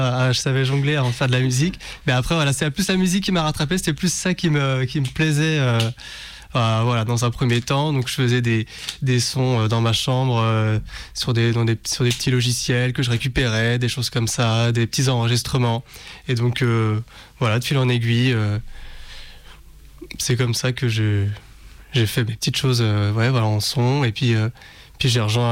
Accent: Nantes, Pays de la Loire, France; Je viens de Nantes, enfin, je suis originaire de la région nantaise

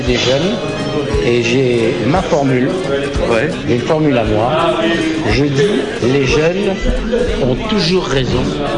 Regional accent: Morocco; born there; J'ai des origines italiennes et siciliennes. Et je suis né au Maroc.

